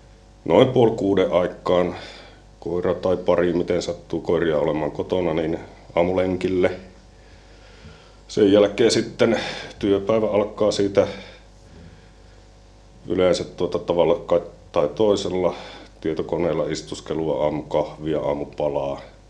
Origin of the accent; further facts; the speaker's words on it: Taivalkoski, North Ostrobothnia, Finland; kotipaikka on tosiaan edelleenkin tuolla Taivalkoskella Päätalon maisemissa ja maaseudulta olen kotoisin, maatilan poikia